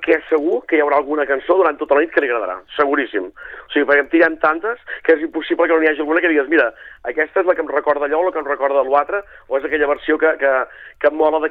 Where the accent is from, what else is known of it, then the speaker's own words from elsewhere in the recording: Canet de Mar, Catalonia, Spain; jo per exemple soc de Canet de Mar